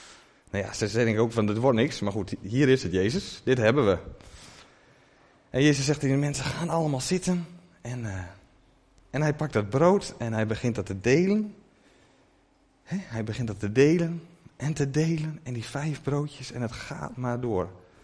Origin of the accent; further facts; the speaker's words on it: Sebaldeburen, Groningen, Netherlands; Ik ben 32 jaar. Ik kom uit Sebaldeburen.